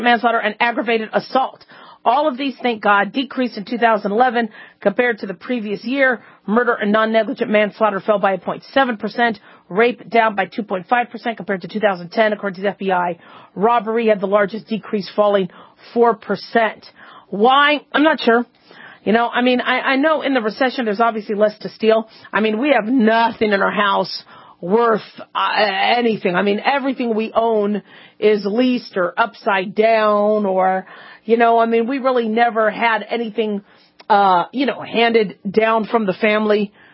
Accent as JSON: {"language": "English", "town": "Phoenix", "region": "Arizona", "country": "United States", "tie": "born or raised there", "said": "I like the Cardinals because I grew up in Phoenix."}